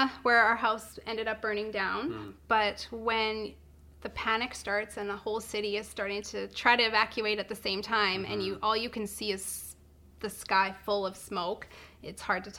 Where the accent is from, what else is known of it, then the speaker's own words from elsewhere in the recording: West Kelowna, British Columbia, Canada; growing up in West Kelowna and now living in the Rutland area, I see a whole new area of Kelowna.